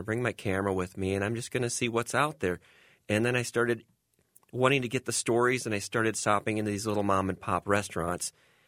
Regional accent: Iowa, United States; everybody got across Iowa. Then the interstate was built, and everybody just kind of migrated over there. I grew up on Highway 6. As a young boy, I would listen to the traffic go by from my window.

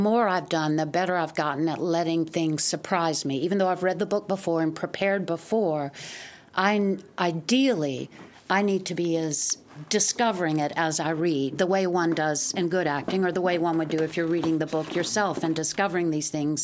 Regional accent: the South, United States; accent: Southern; I've rarely gotten to speak with my native accent. I'm usually doing Shakespeare or have to learn some, you know, how to sound not like a Southerner.

